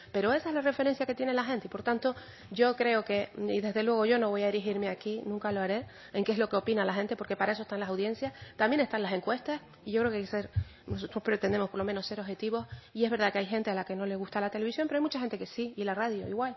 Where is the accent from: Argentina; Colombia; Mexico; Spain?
Spain; Canary Islands; un pueblo como el canario, que tiene una idiosincrasia propia y que vive en un mundo globalizado donde cada vez es más difícil mantener nuestras señas culturales, nuestras señas de identidad